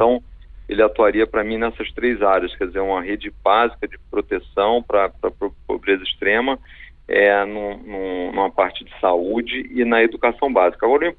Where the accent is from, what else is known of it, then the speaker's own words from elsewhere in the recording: Rio de Janeiro, Brazil; como eu sou carioca